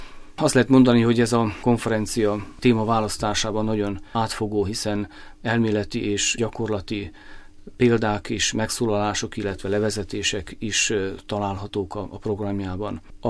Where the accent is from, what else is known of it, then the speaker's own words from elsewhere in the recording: Hungary; mi magyarok vagyunk, szeretjük a hazánkat, szeretjük a népünket